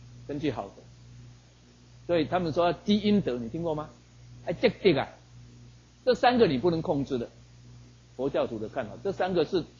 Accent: Taiwan; 我们台湾人在过年的时候

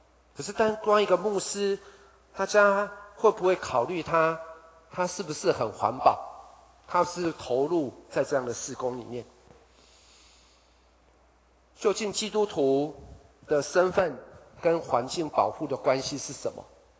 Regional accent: Taiwan; 可是我想对我们台湾人来说，不是每个人都可以这样到一个地方重新开始

